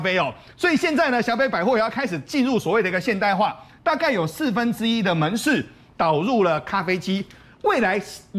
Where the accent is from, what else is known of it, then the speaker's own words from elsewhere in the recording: southern Taiwan, Taiwan; accent: Southern Taiwanese; 我们南部话之后